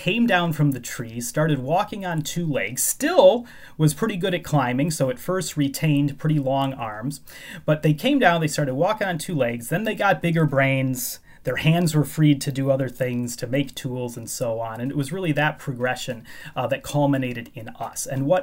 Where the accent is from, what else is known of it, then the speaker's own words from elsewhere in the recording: Chicago, Illinois, United States; now in United Kingdom; I've been here about 10 years. I come from the Chicago area, as I mentioned earlier, but it's a wonderful place.